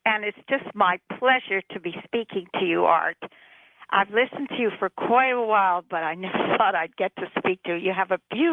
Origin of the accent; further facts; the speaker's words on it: Canada; I'm a Canadian, but I tune into all the American channels